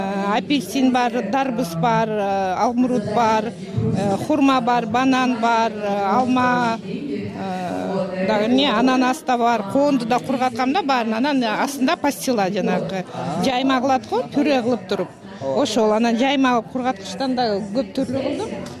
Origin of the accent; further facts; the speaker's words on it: Bishkek, Kyrgyzstan; Мен Бишкектенмин.